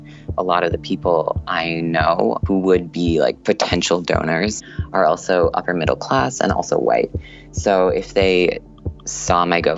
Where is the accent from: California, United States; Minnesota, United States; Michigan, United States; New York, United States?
Minnesota, United States; I'm an engineering student. I'm from Minnesota.